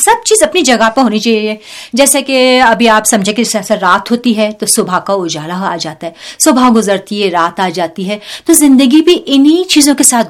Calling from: Srinagar, Jammu and Kashmir, India; میرا تعلق سری نگر سے ہے

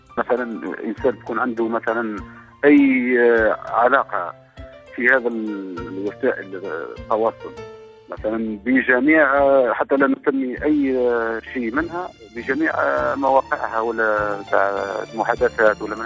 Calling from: Algeria; من الجزائر، من الشرق الجزائري.

